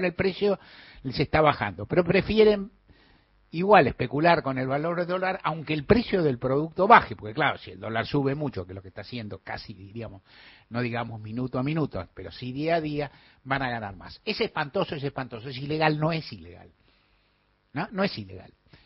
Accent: Argentina; Primera del Plural como argentino

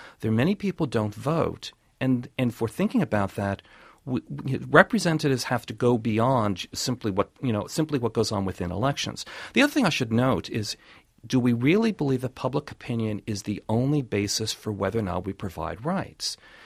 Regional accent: Indiana, United States; I come from Indiana, and that is, New York is not just the center of the world.

